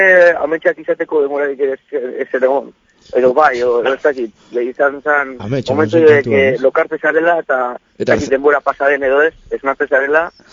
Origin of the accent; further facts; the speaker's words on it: Vitoria-Gasteiz, Basque Country, Spain; Gasteiztarra naiz eta ontsi bertan nago ne lokalan kanpoan.